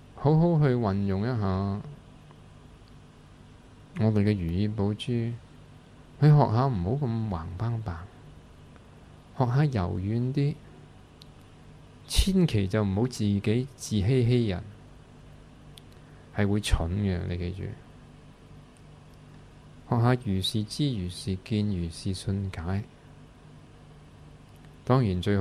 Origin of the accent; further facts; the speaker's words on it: Hong Kong; 尤其是我哋香港人係更加唔習慣一啲咁喺我哋香港人發生嘅天災橫禍